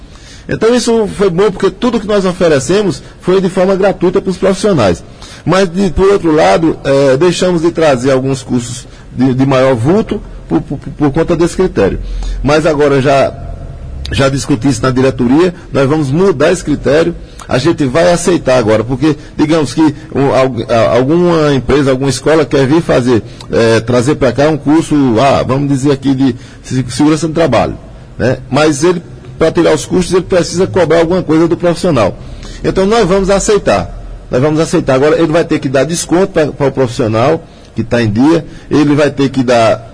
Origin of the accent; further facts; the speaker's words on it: Araripina, Pernambuco, Brazil; Araripina está sendo a primeira, não é porque é minha terra simplesmente